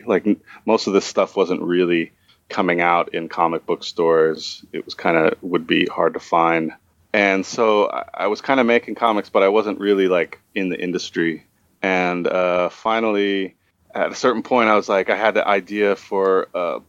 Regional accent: San Francisco, California, United States; Like I went to an art high school in San Francisco. I'm from San Francisco

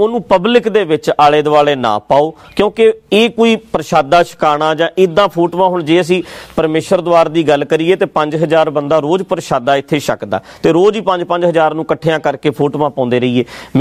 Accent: Dhadrian, Punjab, India; ਕਈ ਬੰਦੇ ਇੱਦਾਂ ਦੇ ਵੀ ਹੈ ਸਾਡੇ ਪਿੰਡ ਢੱਡਰੀਆਂ, ਮੇਰੇ ਪਿੰਡ ਦੇ ਵਿੱਚ ਵੀ ਕਈ ਉਹ ਗਏ

